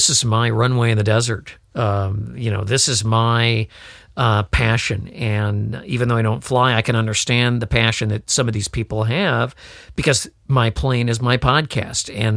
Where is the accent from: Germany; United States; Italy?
Italy; I was telling someone that I was from Italy